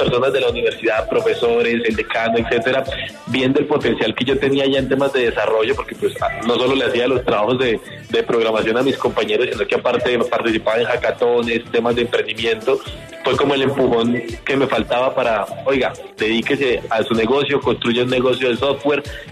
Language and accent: Spanish; Santander, Colombia; yo vengo del campo, soy santandereano, mis padres han cultivado café orgánico desde hace muchos años, casi 40 años.